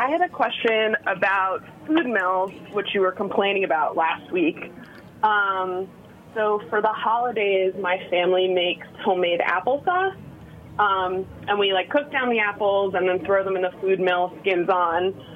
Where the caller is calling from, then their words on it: Brooklyn, New York, United States; I'm calling from Brooklyn.